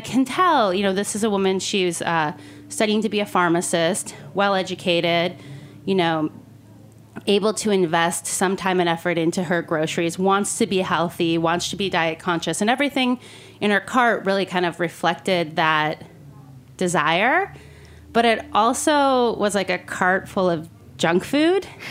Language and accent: English; Michigan, United States; I'm originally from Michigan, and I was back in the Midwest hanging out with my sister or my brother's girlfriend